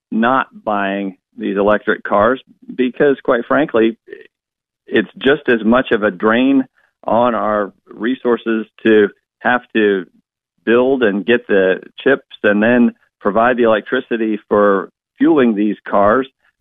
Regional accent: Virginia, United States; their FBI is seeking to infiltrate Catholic churches in my home state of Virginia

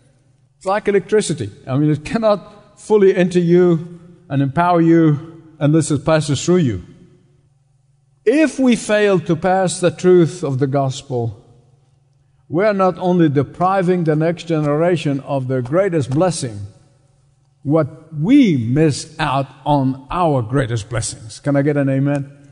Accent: Egypt; Where I grew up in Egypt is the Coptic church, the Coptic community, roughly about 10 million people.

